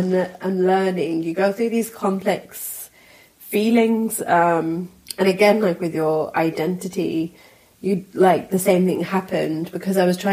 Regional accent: Islamabad Capital Territory, Pakistan; And I have really fond memories of growing up in Pakistan with my nano, which is my grandmother, maternal grandmother.

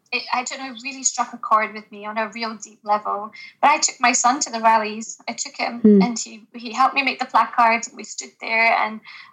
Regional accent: Scotland, United Kingdom; I'm from Scotland. I'm born and raised here.

